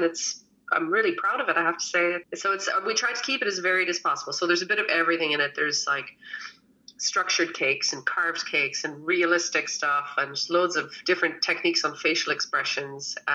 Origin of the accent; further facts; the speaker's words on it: Canada; The funny thing is, like, I'm Canadian, right?